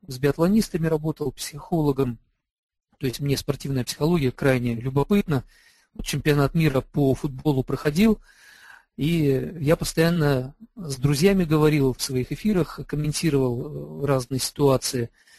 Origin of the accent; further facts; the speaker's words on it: Chita, Zabaykalsky Krai, Russia; Жена моя из Питера, а я из Читы. Читай, это место, куда ссылали декабристов. В общем, это самое как бы наипоганейшее место в России. Вот там я родился, представляете, в трущобах российских.